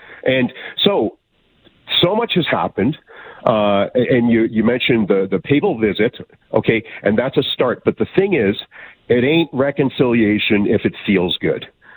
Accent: Duck Lake, Saskatchewan, Canada; I'm originally from Beardies and Okemasis at Duck Lake in Saskatchewan.

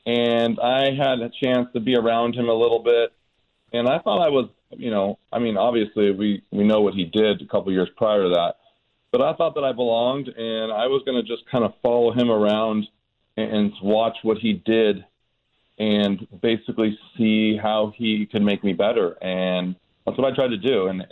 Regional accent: California, United States; growing up in Orange County and not being a real impressive student, so to speak, I really didn't know much about St. Louis.

